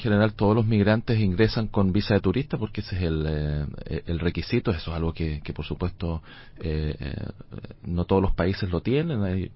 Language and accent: Spanish; Chile; Yo soy chileno, no necesariamente uno lo tiene que mirar desde su país de origen.